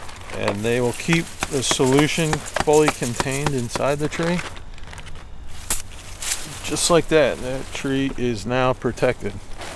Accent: Chester, Vermont, United States; And where I grew up in Chester, Vermont, just out behind my parents' house, there was a really nice little swamp.

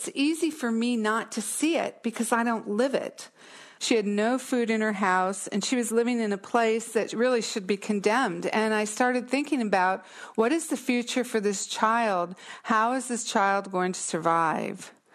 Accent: Visalia, California, United States; I'm from Visalia, California.

